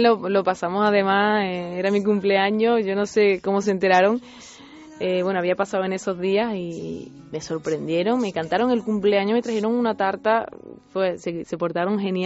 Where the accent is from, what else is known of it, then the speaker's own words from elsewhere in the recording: Andalusia, Spain; Porque hay gente de mi tierra, pues como … que además incluso almeriense y no medio paisano mío, sí.